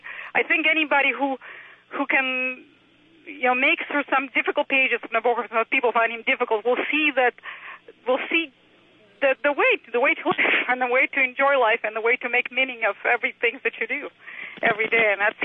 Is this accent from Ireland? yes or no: no; Russia; moved away; I came from Russia in 78 after a long struggle